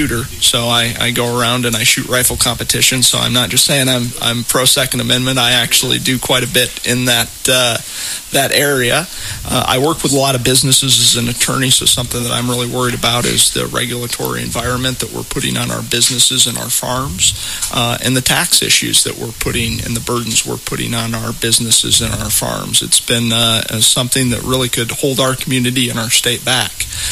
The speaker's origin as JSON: {"language": "English", "town": "Saline", "region": "Ohio", "country": "United States"}